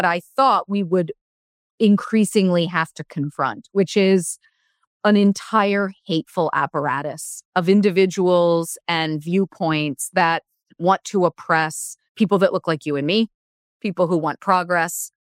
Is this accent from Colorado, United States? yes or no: no; Los Angeles, California, United States; also born or lived in New York City; I mean, I'm from LA. I'm from Los Angeles, like born and raised. And then I moved to New York and lived there, went to undergraduate at NYU.